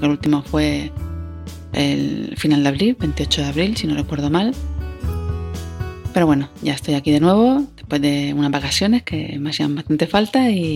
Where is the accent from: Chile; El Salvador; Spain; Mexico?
Spain; Canary Islands; ya tenía un viaje programado para irme a mi tierra, a Gran Canaria